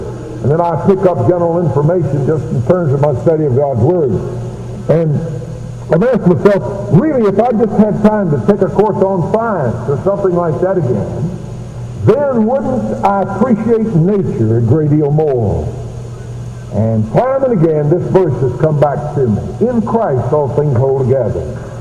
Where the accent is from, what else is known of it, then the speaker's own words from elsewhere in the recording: Tennessee, United States; I'm a hillbilly from Tennessee.